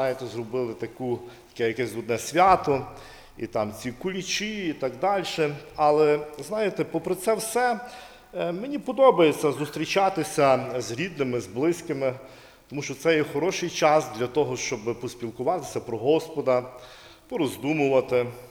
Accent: Lviv, Lviv Oblast, Ukraine; Я зі Львова вже, брати мене представили.

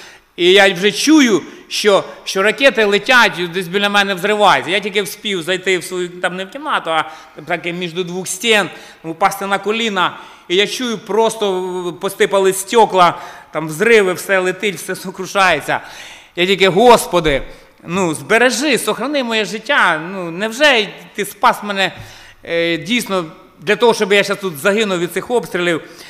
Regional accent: Nikopol, Dnipropetrovsk Oblast, Ukraine; Я вже казав, я ваш брат, я з Нікополя.

